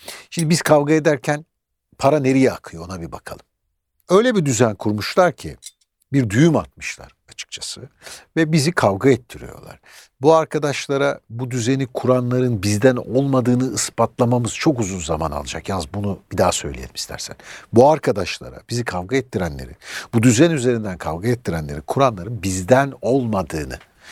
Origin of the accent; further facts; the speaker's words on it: Istanbul, Turkey; born there; İstanbul'un Anadolu yakasında dünyaya geldim. Yaşımı vermeyeyim, bilenler biliyor. Bayağı bir zaman önce dünyaya geldim.